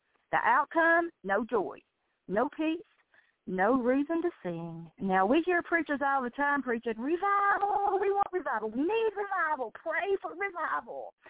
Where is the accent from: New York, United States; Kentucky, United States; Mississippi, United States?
Kentucky, United States; I'm from Kentucky, so of course the lady in Kentucky.